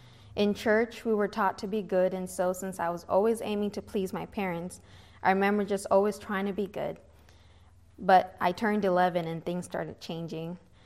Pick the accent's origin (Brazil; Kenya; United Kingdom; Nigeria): Kenya; also born or lived in United States; caused them to make the decision to relocate back to my home country in Kenya. We went back in 2014, right in time for me to join high school.